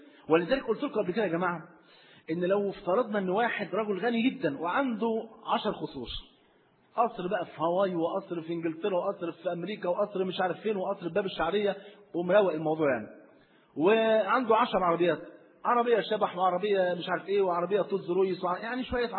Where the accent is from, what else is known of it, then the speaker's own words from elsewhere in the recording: Egypt; مريشه بلغه عندنا في مصر يعني مع بتاع فراخ